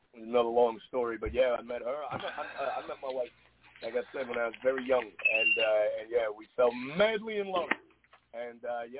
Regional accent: New York, United States; also born or lived in Long Island; I was born on Long Island, grew up all over the five boroughs in upstate New York.

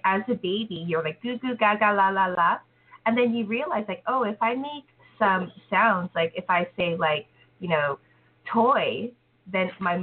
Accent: Canada; I grew up in Canada, but in Asia, for example, in Korea, they get schooled English.

